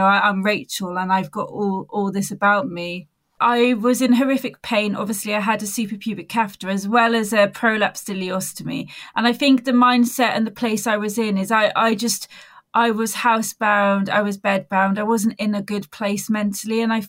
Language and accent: English; Wales, United Kingdom; now in Bournemouth, United Kingdom; I am 36 years old and I'm originally from Wales, but I've kind of lost my accent, so it's not really very well sounding. It's a bit of a Dorset twang in there because I'm currently living in Bournemouth.